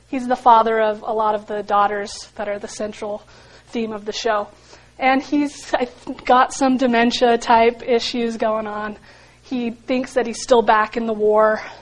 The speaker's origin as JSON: {"language": "English", "town": "St. George", "region": "Utah", "country": "United States", "tie": "born or raised there", "also_born_or_lived": "Las Vegas", "said": "I grew up here in St. George, went to Dixie High School, which is where I graduated from."}